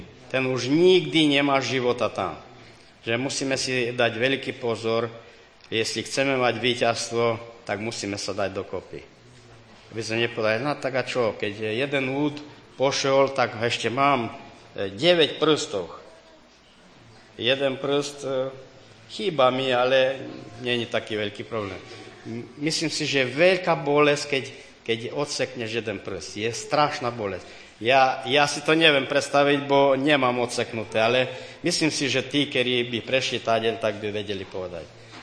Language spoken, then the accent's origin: Slovak; Romania; To sa stalo v Oradeji u nás v Rumunsku. Keď sme už aj tak priniesli kúsok Rumunska sem k vám